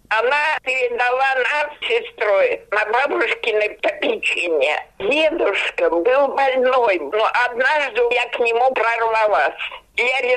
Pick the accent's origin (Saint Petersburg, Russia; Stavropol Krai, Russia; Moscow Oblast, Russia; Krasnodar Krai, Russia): Saint Petersburg, Russia; also born or lived in Minusinsk; Я родилась в Сыпке, Минусинке. Привезли меня полуторагодовалую в Ленинград, уже в новую дедушкину квартиру